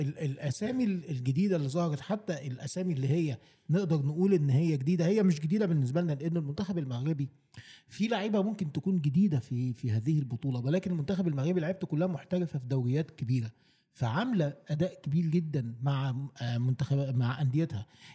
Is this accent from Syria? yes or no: no; Egypt; والف مبروك بصفتي مصري بقى لقارتنا الافريقية الحبيبة